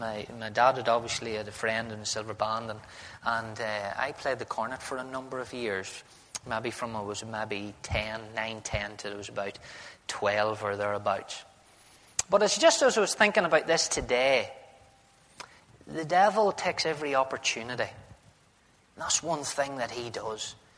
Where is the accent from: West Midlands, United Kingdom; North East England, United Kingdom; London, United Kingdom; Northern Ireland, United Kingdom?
Northern Ireland, United Kingdom; Markethill; I am an only child. I come from Market Hill originally.